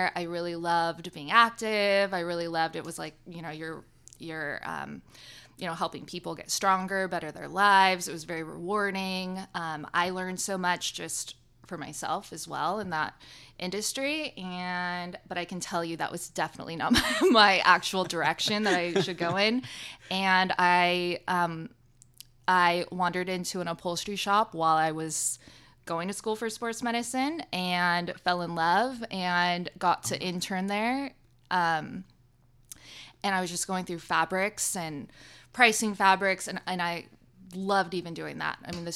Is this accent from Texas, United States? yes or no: no; California, United States; I am from California.